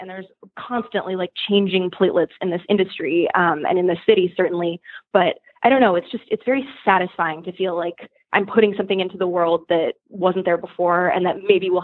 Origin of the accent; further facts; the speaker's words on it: Boston, Massachusetts, United States; I'm from Boston, which is much smaller, and that always seemed about as much city as I could handle.